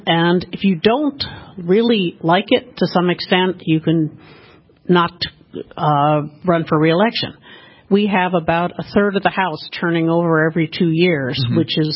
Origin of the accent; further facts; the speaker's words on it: Connecticut, United States; also born or lived in Boston / Silicon Valley / Washington State; The West Coast. I grew up in Connecticut. My husband, he finished growing up in California. We met in Boston in college and then worked in Silicon Valley and semi-retired to Washington State.